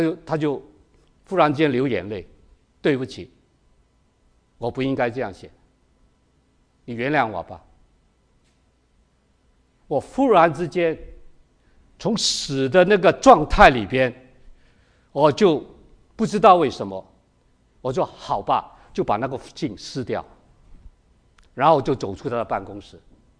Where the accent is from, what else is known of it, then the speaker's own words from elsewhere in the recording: Hong Kong; moved away; also born or lived in Shanghai / Canada; 我在上海长大出生，香港长大然后去了加拿大，所以愿意回去祖国呢来传福音